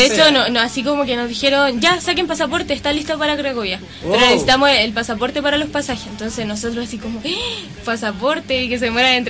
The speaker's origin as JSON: {"language": "Spanish", "country": "Chile", "said": "Somos demasiado chilenos."}